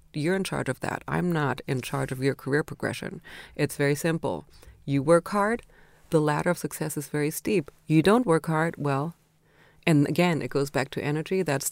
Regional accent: Austria; growing up in Austria in the 70s, you know, Eastern Europe felt so close. Communism felt so close. I remember when Austria joined the EU, that was just so amazing. It was so enabling for Austria.

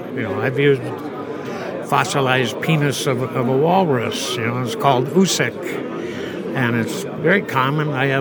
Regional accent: Clearwater, Minnesota, United States; I come from Clearwater, Minnesota in the United States.

